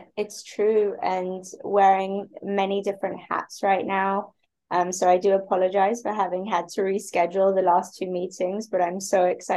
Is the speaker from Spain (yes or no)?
yes; Spain; also born or lived in London, United Kingdom; I grew up in Spain.